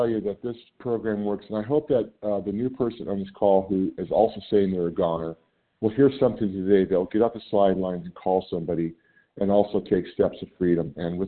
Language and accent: English; California, United States; I'm from California.